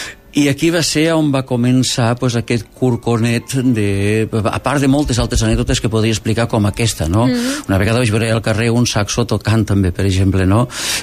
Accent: Darmós, Catalonia, Spain; jo ho vaig veure l'any 65-66 al meu poble, a Darmós.

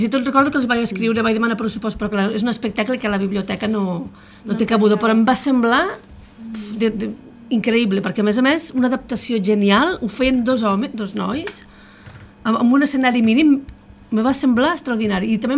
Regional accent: Catalonia, Spain; som del Camp de Tarragona

